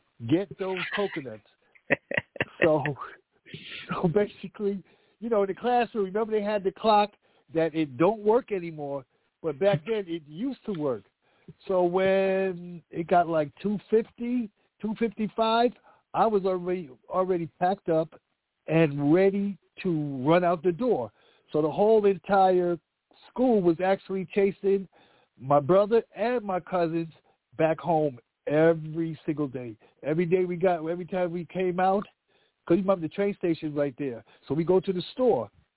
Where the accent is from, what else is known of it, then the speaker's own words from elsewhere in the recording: New York, United States; also born or lived in Canada; So that's when I was born in Canada. But we left there when I was like 4 or 5. We came to New York, and we was actually living in Brownsville with my other families